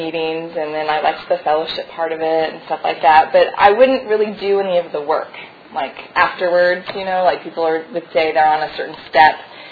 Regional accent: San Diego, California, United States; I'm from San Diego. I went to my first meeting there

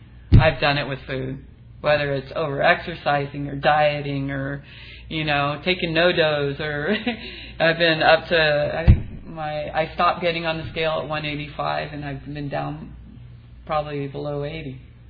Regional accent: San Diego, California, United States; I'm from Pacific Beach in San Diego

